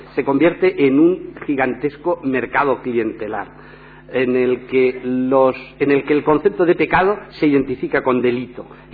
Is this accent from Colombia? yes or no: no; Spain; ¿Cuánto hemos presumido como españoles de esa supuesta lección de racionalismo dada a Europa?